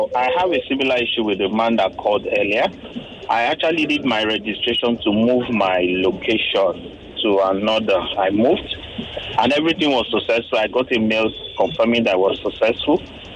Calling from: Lagos, Nigeria; I'm calling from VI.

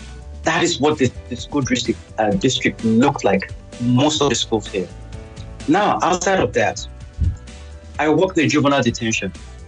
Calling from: Michigan, United States; I'm calling from Michigan.

